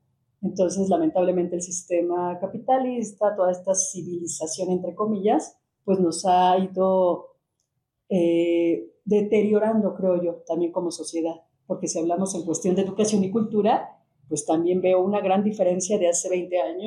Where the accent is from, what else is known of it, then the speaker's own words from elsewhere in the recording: Chimalhuacán, State of Mexico, Mexico; provengo de una familia de Chimalhuacán, muy de bajos recursos realmente. Mi papá de Hidalgo, mi mamá de Oaxaca, mi papá obrero.